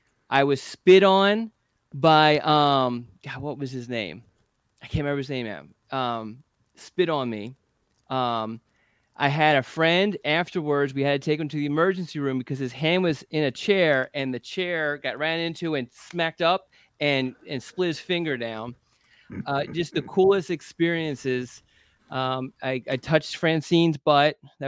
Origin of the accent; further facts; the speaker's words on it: Philadelphia, Pennsylvania, United States; so keep in mind, I grew up in Philadelphia